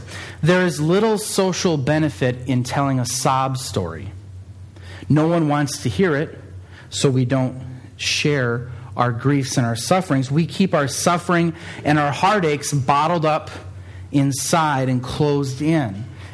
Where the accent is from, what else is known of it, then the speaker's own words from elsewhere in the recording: England, United Kingdom; now in Norway; I'm in English, so I'm not necessarily totally sure of the Norwegian culture yet.